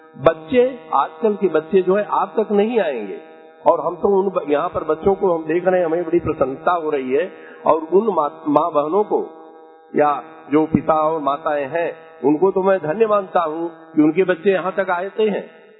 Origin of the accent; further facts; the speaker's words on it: Uttar Pradesh, India; मैं यूपी से हूँ